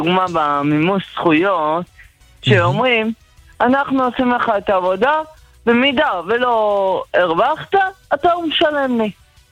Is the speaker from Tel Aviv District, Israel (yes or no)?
yes; Bnei Brak, Tel Aviv District, Israel